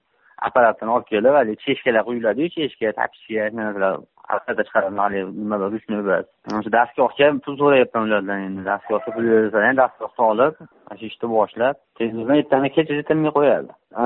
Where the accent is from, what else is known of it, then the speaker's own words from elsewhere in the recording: Margilan, Fergana Region, Uzbekistan; Marg'ilondanman.